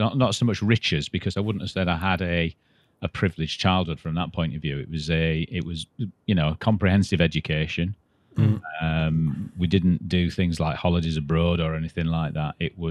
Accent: Sheffield, Yorkshire and the Humber, United Kingdom; Born and bred in Sheffield. My family had always come from sort of a working class background.

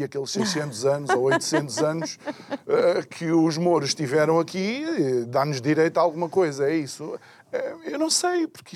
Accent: Angola; born there; O meu pai é malangina, angolano, eu nasci em Angola e a minha avó materna é timorense.

